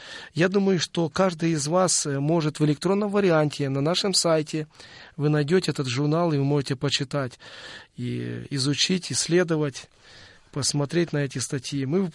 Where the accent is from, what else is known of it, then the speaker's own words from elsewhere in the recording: Ukraine; я сам выходец из Украины.